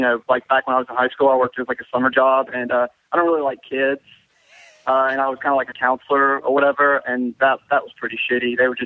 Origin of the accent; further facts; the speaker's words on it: Georgia, United States; I'm from Georgia, actually.